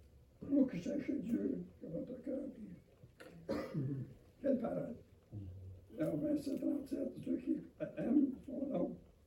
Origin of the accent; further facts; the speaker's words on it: Timmins, Ontario, Canada; French is a second language; Je ne suis pas accoutumé de, premièrement, de parler en français, parce qu'on est plus anglophone, on vient de Timmins.